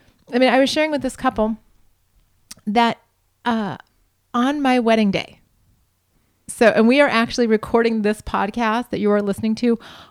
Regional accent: Montana, United States; We're from Montana, and yes, sparsely populated, in quotation marks, is very true about this area

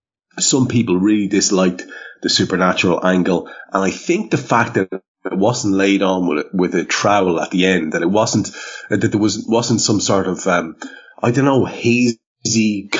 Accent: Ireland; For me, as an Irish bloke like yourself, we're steeped in this stuff.

